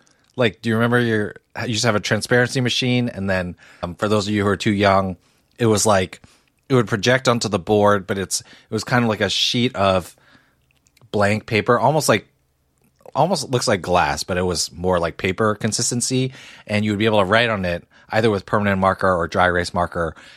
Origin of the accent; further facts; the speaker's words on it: New Jersey, United States; I had season passes to Six Flags Great Adventure growing up in New Jersey. It was about 45 minutes away from where I lived, and I had a lot of happy summer memories there.